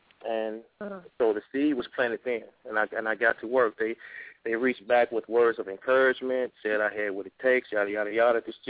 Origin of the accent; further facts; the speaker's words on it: Chicago, Illinois, United States; I'm from Chicago, and I was, you know, hitting the highway like many of my peers that was in the game at the time.